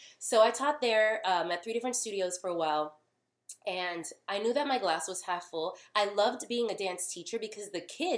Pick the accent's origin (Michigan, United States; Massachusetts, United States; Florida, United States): Florida, United States; Miami; moved away as an adult; now in California, United States; No, born and raised in Miami. I moved out to California when I was 20 years old.